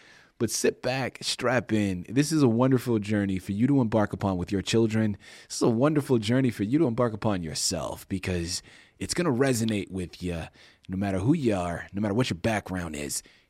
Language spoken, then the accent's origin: English; East Coast, United States; I mean, well, I'm from the East Coast, right? I live in Southern California now and have been for almost two decades.